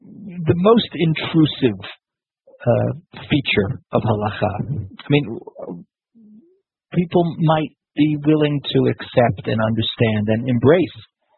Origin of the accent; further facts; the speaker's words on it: Efrat, Israel; A very difficult day here for the Jewish people. In Israel, in my hometown of Efrat, and for the Jewish people everywhere.